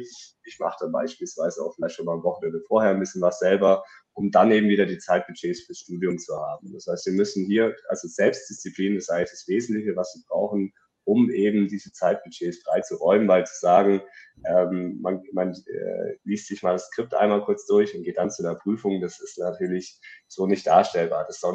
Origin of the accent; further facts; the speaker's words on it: Ulm, Baden-Württemberg, Germany; Ich komme ja beispielsweise aus Ulm, das ist dann noch eine längere Anfahrt.